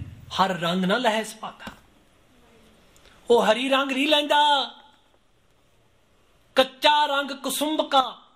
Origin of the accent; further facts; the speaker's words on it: Punjab, India; I'm from Punjabi.